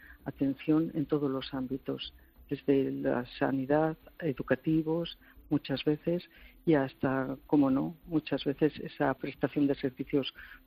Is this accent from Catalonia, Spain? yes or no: no; Castile and León, Spain; nosotros como castellanos tenemos una capacidad de adaptación al medio increíble